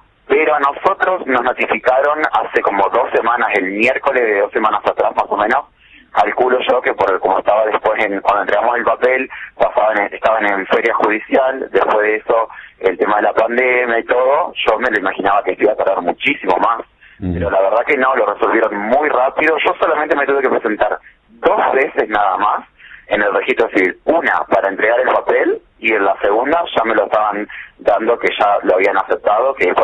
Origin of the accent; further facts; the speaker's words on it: Rosario del Tala, Entre Ríos, Argentina; Sí, tal al centro de la provincia de Entre Ríos.